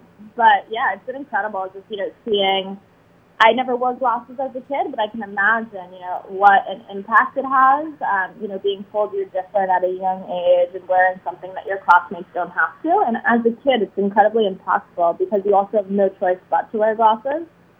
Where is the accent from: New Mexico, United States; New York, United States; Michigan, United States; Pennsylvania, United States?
New York, United States; New York City; So I grew up here in New York City. Our company is actually based in New York City as well. I grew up on the Upper West Side.